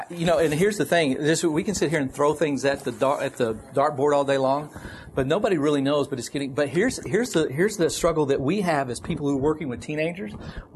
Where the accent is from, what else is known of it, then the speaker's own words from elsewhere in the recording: Oklahoma, United States; Yeah, I grew up in Oklahoma.